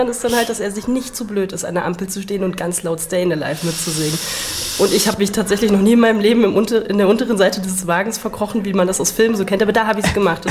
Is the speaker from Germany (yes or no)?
yes; Magdeburg, Saxony-Anhalt, Germany; Also ich komme ja aus Magdeburg, dementsprechend dann auch